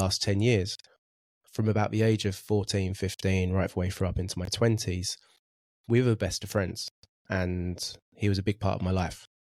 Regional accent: Braintree, East of England, United Kingdom; So some of you who know me a bit closer know that I'm from Essex, know that I'm from Braintree.

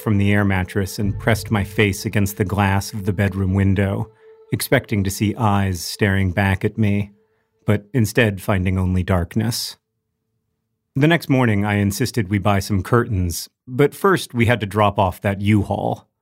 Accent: Indianapolis, Indiana, United States; today I'll be reviewing my hometown of Indianapolis

